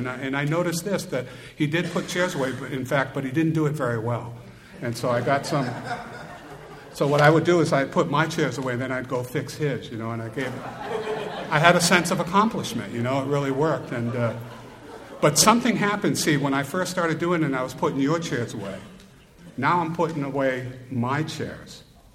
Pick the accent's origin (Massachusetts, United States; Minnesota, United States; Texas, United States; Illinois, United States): Massachusetts, United States; Lynn; born there; But I was born in Lynn, and in Lynn, Massachusetts